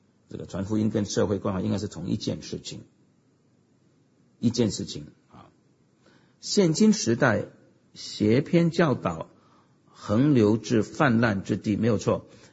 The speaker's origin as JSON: {"language": "Chinese", "country": "United States", "said": "那我们美国人的福音派基督最会做一件事情"}